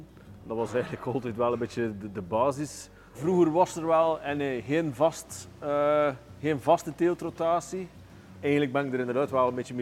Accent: Ledegem, West Flanders, Belgium; van Ledegem.

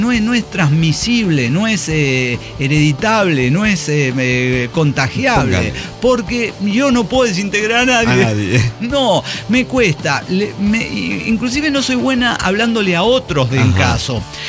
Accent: Mérida, Yucatán, Mexico; de Mérida, Yucatán

